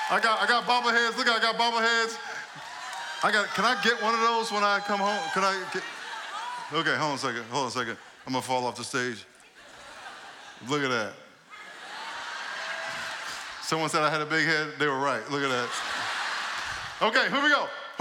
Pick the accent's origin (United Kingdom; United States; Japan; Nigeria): United States; New York; So I grew up in New York. I had a dream of playing in the NFL.